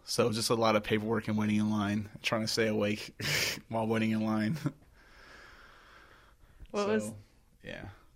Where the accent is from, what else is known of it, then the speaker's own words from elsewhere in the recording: Virginia, United States; also born or lived in Oakland, California; But I was born in Oakland, California, but I grew up primarily in Virginia, pretty much from, like, what, third grade till I joined the Army.